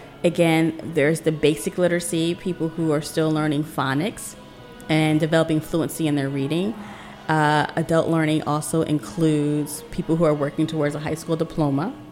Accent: New Jersey, United States; I grew up in South Jersey, so I'm like, oh, this is like my old neighborhood.

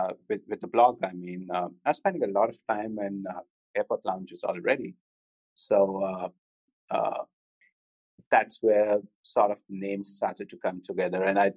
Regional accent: Delhi, India; moved away as an adult; now in Mumbai, India; I'm actually from Delhi. I spent all my childhood there. did all my studies there. And then when work came calling, joined a bank, and they threw me over to Mumbai. So I've been based here for about 15 years now.

